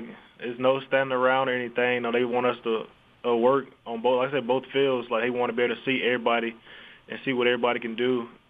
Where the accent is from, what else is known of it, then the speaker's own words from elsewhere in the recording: Rock Hill, South Carolina, United States; Rock Hill, South Carolina.